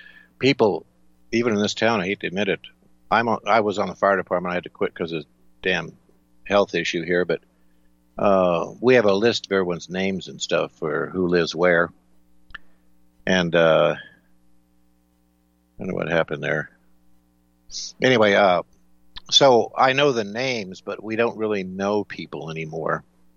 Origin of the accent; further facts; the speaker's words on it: Las Vegas, Nevada, United States; I remember growing up in Las Vegas.